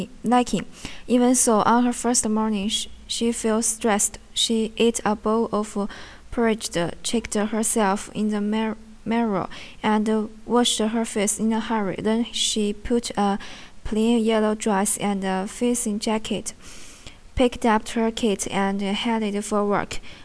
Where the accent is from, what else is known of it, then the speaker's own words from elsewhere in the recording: Dalian, Liaoning, China; And my hometown is Dalian, a beautiful city in Liaoning Province.